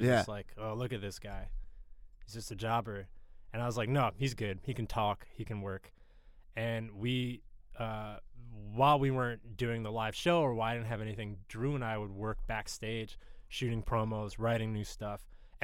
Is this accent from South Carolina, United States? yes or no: no; Harrisburg, Pennsylvania, United States; also born or lived in Philadelphia; And so I'm from Central Pennsylvania, Harrisburg, PA.